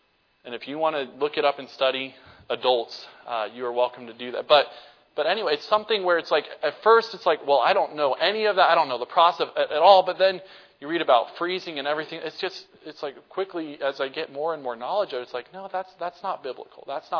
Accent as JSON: {"language": "English", "region": "North Carolina", "country": "United States", "tie": "born or raised there", "said": "there are waterfalls all around where I grew up in North Carolina."}